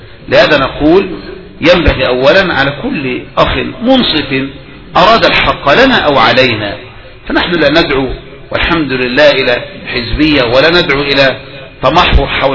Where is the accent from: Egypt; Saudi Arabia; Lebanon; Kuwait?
Egypt; وأن هذا حزب من أشد الأحزاب الموجودة عندنا في مصر